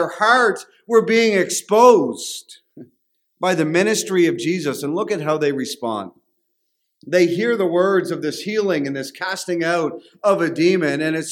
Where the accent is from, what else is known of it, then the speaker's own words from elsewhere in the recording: Canada; We're Canadian. We don't know all those things.